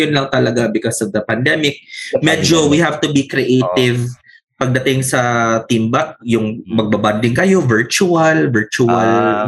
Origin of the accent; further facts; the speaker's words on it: Visayas, Philippines; Ako, personally, Bisaya ako.